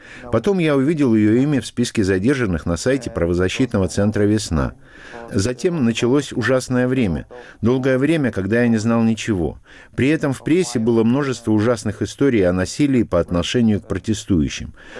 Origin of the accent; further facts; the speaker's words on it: Belarus; now in Switzerland; Да, чтобы защитить у себя на родине демократию, те ценности, сообразно которым мы живем здесь, в Швейцарии.